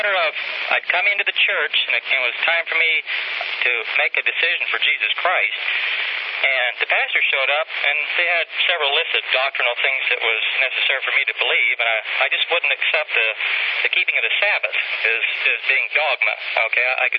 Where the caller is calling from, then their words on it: Iowa, United States; Yeah, I'm calling from Iowa.